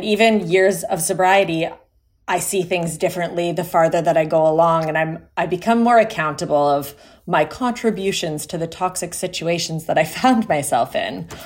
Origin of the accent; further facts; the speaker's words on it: Ontario, Canada; I am from Ontario, Canada, a small town.